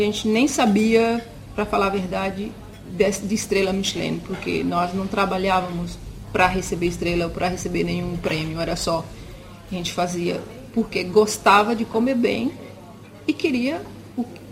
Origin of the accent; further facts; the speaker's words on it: Brazil; now in Denmark; Eu saí do Brasil para... Realmente eu ia para a França. Depois coincidiu que ficamos aqui, que eu conheci meu marido aqui na Dinamarca, e o tempo foi passando e eu acabei ficando aqui.